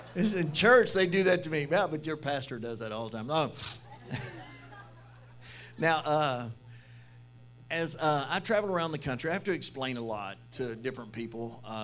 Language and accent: English; Houston, Texas, United States; Now, I'm being from Houston, Texas. I was raised on both kinds of music, country and western.